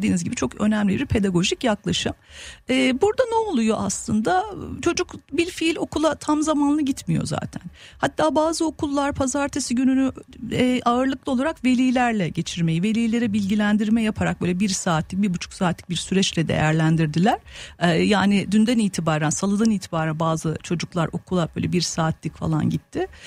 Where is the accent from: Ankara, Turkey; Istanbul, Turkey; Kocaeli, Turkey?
Kocaeli, Turkey; Gölcük; kendi memleketim, onu da söyleyeyim, gururla söylüyorum, sonuçta Gölcüklüyüm, doğma büyüme